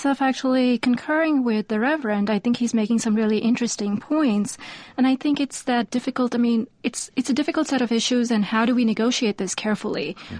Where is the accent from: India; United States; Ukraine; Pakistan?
India; Mumbai, Maharashtra; I grew up in Bombay, and I grew up at a time when it was really, I think we strongly believed in the importance of keeping religion and the state apart.